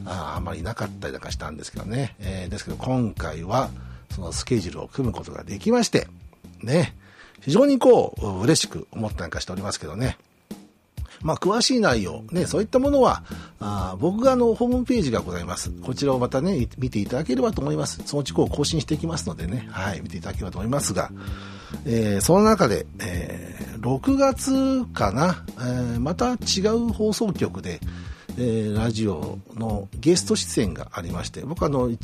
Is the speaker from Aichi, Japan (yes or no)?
yes; Nagoya, Aichi, Japan; 名古屋、自分の地元なんですけどね、江口さんの地元なんですけど、